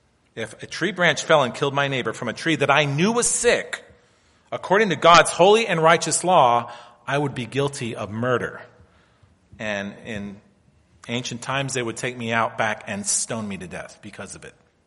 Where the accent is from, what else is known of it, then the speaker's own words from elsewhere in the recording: Pennsylvania, United States; Maples remind me so much of where I grew up in Pennsylvania.